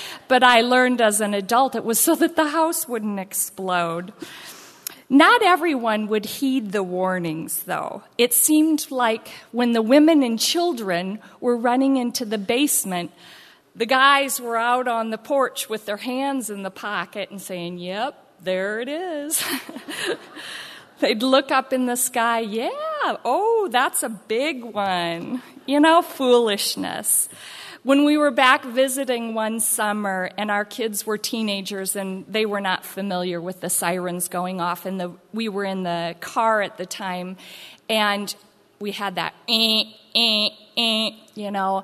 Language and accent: English; Iowa, United States; moved away as an adult; now in Southern California, United States; I was born and raised in Iowa, moved out here when we were married at, I was 24 and pregnant with our first child.